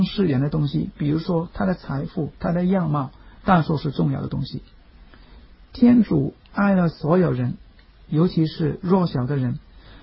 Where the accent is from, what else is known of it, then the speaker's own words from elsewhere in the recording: Hong Kong; 尤其是我们香港人讲的鸡尾酒会 cocktail party